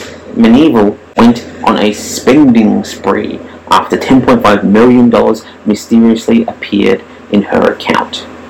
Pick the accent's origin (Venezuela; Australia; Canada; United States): Australia; Melbourne, Victoria; my hometown of Melbourne, Sydney's arty friend.